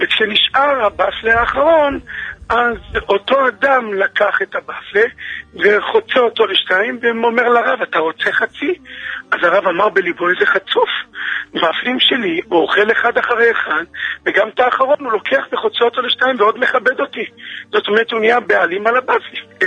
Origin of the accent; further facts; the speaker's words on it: Jerusalem, Jerusalem District, Israel; אני ירושלמי